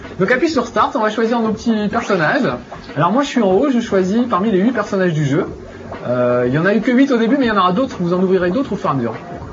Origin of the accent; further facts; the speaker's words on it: France; On va le mettre en français, puisque nous sommes français.